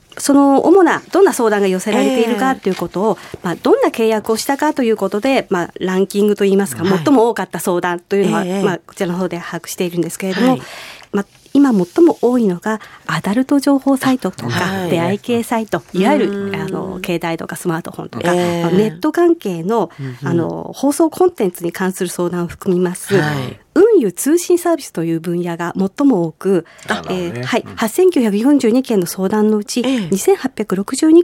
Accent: Aomori, Japan; 青森市内です。

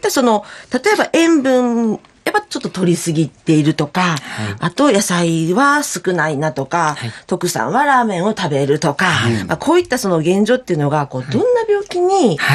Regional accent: Kansai, Japan; now in Aomori, Japan; 私関西出身なんですけど、やっぱ薄味と言われてて、関西はね。

